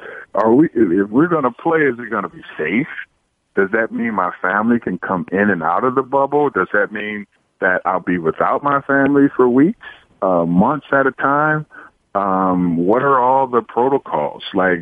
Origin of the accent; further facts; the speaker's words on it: Oakland, California, United States; You know, I'm from Oakland, California, in the Bay, and we have, you know, hamburger spots and hot dog spots